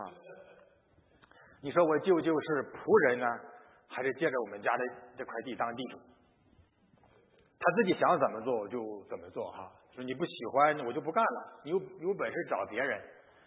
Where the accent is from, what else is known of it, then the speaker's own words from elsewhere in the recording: China; 你知道我小时候在农村长大，我估计我们当中很多人小时候在中国农村长的哈